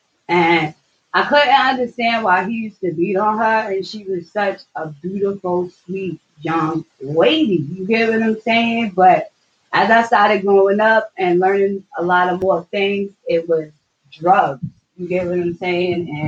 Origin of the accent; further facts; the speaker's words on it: New York, United States; I'm from Long Island, New York, and I've been upstate for about 2 years now.